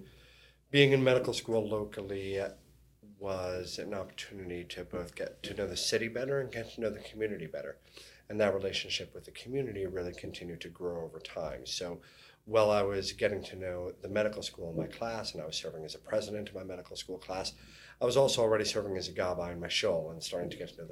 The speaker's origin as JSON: {"language": "English", "town": "Brookline", "region": "Massachusetts", "country": "United States", "tie": "born or raised there", "also_born_or_lived": "Boston", "said": "So I grew up in Boston, Massachusetts, or Brookline, Massachusetts, to be exact, but with very strong, deep family roots in Baltimore."}